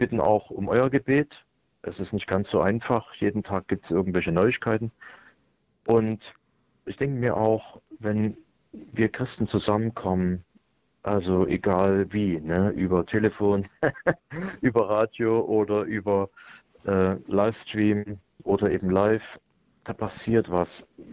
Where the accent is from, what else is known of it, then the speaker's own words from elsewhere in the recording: East Germany, Germany; Ich komme ja auch aus dem Ostdeutschland, wo wir in einer starken Diaspora gelebt haben.